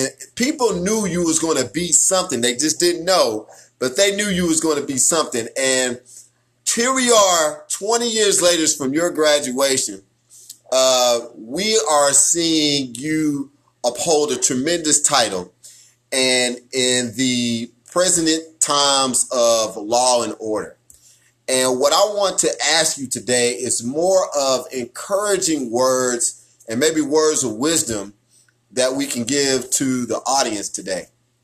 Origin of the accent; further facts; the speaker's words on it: Kansas City, Kansas, United States; We are both from Wyandotte County, Kansas City, Kansas.